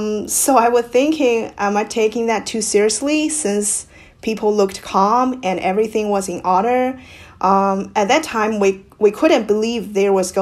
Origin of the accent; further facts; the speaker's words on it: Northwest China, China; English is a second language; there was zero case in my hometown, which is at the northwestern part of China.